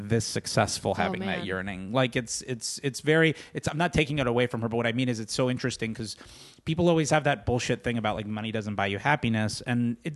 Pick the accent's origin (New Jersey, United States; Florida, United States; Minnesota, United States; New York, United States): Florida, United States; Fort Lauderdale; I do that with, I'm from Fort Lauderdale, and I do that with there.